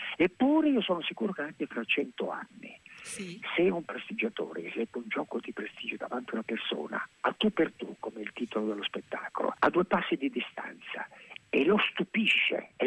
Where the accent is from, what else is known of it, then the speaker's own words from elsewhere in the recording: Venice, Veneto, Italy; sono veneziano.